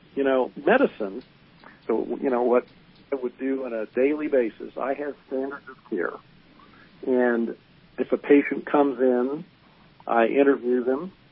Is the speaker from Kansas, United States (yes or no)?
yes; Kansas, United States; Well, you know, my home state of Kansas, and I've lived here all my life, practiced here, has not had medical marijuana